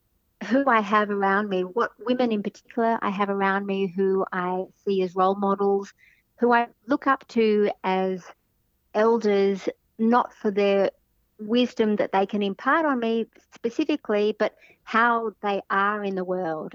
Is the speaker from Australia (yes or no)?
yes; Melbourne, Victoria, Australia; I grew up in Melbourne, in the suburbs.